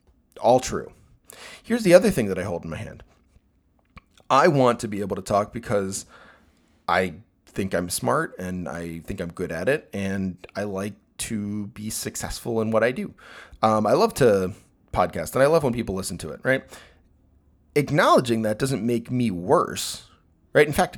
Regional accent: United States; So I'm an American heterosexual cissexual male, right?

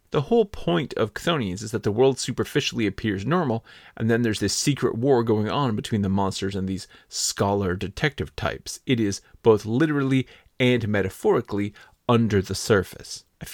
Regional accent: California, United States; As many of you know, I grew up in California, and that means I've been in some earthquakes

